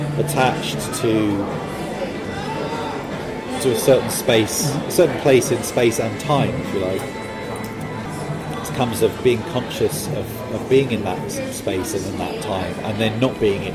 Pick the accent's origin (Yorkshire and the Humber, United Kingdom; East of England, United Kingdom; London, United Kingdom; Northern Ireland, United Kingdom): London, United Kingdom; Enfield; So I'm born and brought up in North London, in Enfield, in Chase Farm Hospital, which has actually been pulled down.